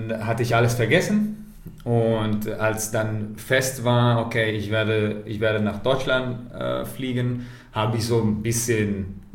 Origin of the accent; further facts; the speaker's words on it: Varese, Lombardy, Italy; Also ich bin groß geworden in also meine Kindheit habe ich in Varese erlebt, also gelebt. Und Varese ist eine Basketballstadt.